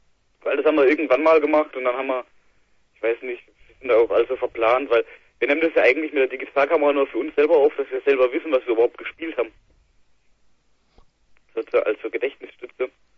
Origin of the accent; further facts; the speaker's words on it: Baden-Württemberg, Germany; Nee, ich komme eigentlich aus der Nähe von Karlsruhe.